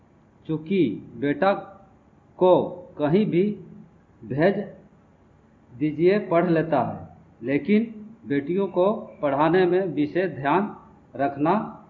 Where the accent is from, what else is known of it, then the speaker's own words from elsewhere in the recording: Chandrapura, Jharkhand, India; ग्राम पंचायत तुरियो, थाना चंद्रपुरा, जिला बोकारो का रहने वाला हूँ।